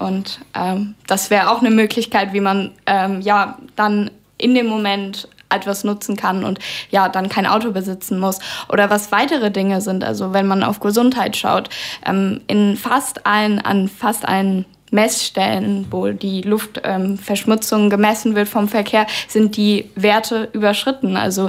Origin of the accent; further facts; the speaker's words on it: Hesse, Germany; ich komme persönlich nicht aus Frankfurt. Also ich komme aus einem Vorort